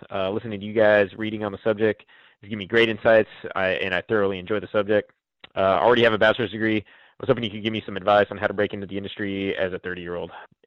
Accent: Oceanside, California, United States; Good afternoon, gentlemen. … I'm from Oceanside.

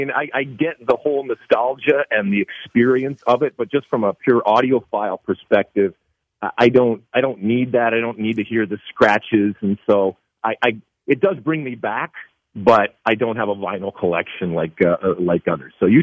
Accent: Michigan, United States; And look, I grew up in Michigan. The law is you got to play hockey

